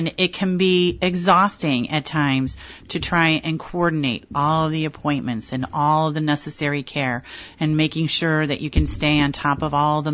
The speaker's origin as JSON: {"language": "English", "town": "Buffalo", "region": "New York", "country": "United States", "tie": "born or raised there", "moved": "as an adult", "lives_now": "Rochester, United States", "said": "For myself, I actually grew up in South Buffalo. I was born and raised in Erie County. I graduated from high school, and I left the area, actually, for a while."}